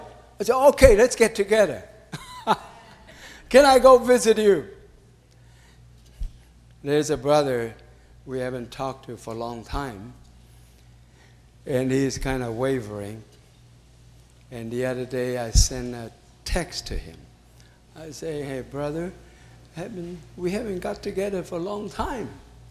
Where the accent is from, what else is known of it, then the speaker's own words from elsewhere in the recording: California, United States; We came from Southern California.